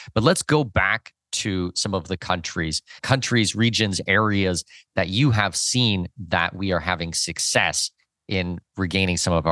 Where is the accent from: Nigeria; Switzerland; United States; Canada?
Canada; I'm a Canadian citizen. I was born and raised in Canada.